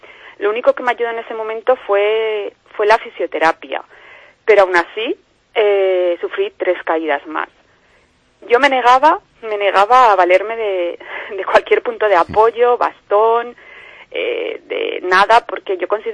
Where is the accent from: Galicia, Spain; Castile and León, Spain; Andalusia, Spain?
Castile and León, Spain; León; porque yo trabajo en Madrid, aunque yo soy de León.